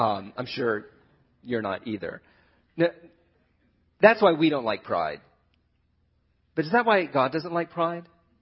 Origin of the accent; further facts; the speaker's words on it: East Coast, United States; But growing up on the East Coast, I mean, I love Disney World.